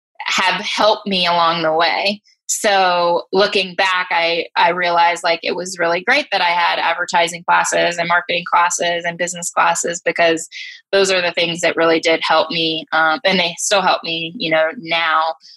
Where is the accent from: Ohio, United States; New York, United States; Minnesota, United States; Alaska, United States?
Ohio, United States; Dayton; now in Atlanta, United States; Yeah, so I grew up in Dayton, Ohio. And I'm the youngest in my family. And so I grew up in Dayton.